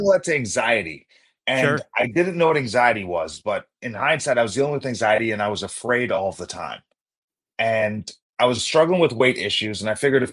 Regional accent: Uniondale, New York, United States; I grew up in Long Island, New York, in Uniondale.

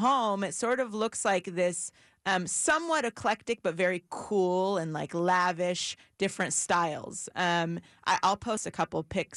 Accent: Westlake Village, California, United States; I grew up in Westlake Village.

